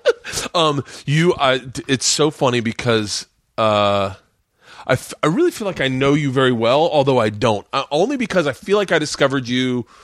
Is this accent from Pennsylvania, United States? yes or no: no; Tampa, Florida, United States